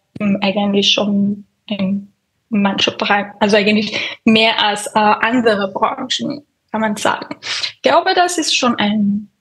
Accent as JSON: {"language": "German", "country": "Iran", "second_language": "German", "moved": "as an adult", "lives_now": "Vienna, Austria", "said": "Ah, ich komme aus dem Iran. Seit 2016 bin ich in Wien."}